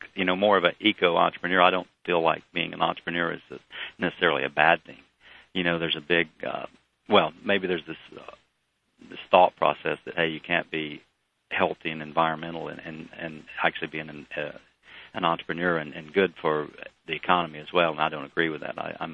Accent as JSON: {"language": "English", "town": "Dalton", "region": "Georgia", "country": "United States", "tie": "born or raised there", "said": "I'd actually seen landfills here when I grew up in Dalton. We'd take things to the landfill and you'd just see all the carpet waste that was there"}